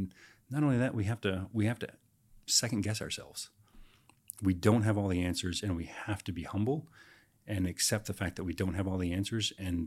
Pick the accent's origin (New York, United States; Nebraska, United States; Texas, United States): Texas, United States; also born or lived in Oklahoma; growing up in Texas and Oklahoma, we had a lot of tornadoes, right?